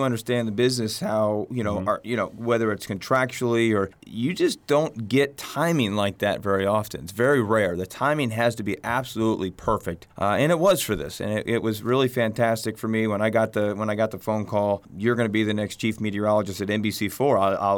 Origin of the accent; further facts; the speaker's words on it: Washington, District of Columbia, United States; born there; also born or lived in Prince George's County; Not many of us native Washingtonians. I was born in Washington, D.C. We lived in Prince George's County for a number of years.